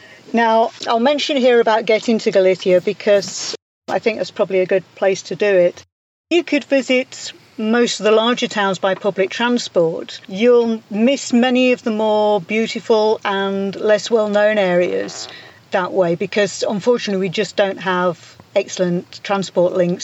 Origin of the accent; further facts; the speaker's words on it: England, United Kingdom; now in Spain; And we'd been looking for a while to move away from England. We're both English, myself and my husband.